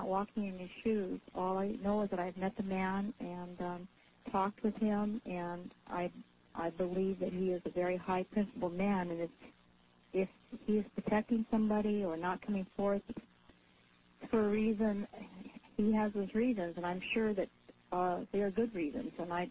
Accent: Anchorage, Alaska, United States; I'm from Anchorage.

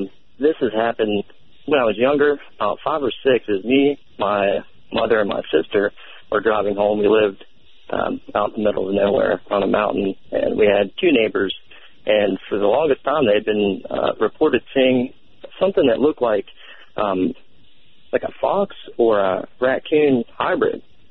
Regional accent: West Virginia, United States; I'm from West Virginia, a huge Mothman enthusiast, of course. I grew up about 5 miles away from where the Woody Derenberger Injured Cold event happened.

